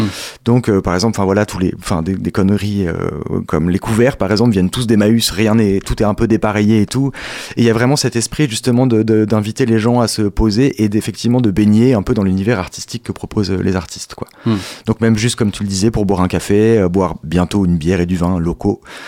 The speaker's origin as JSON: {"language": "French", "town": "Lille", "region": "Hauts-de-France", "country": "France", "also_born_or_lived": "Paris", "moved": "as an adult", "lives_now": "Angers, France", "said": "Je suis Lillois à la base, je rêvais de quitter Paris après 10 ans. Et dans ma tête, j'allais retourner à Lille parce que, la mentalité franco-belge, la frontière belge et tout ça me manquait pas mal"}